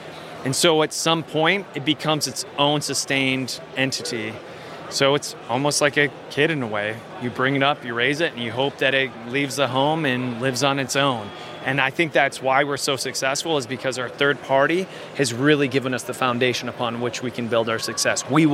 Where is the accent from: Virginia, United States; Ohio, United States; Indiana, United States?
Ohio, United States; Cleveland; And so I'm from Cleveland, Origins in Columbus.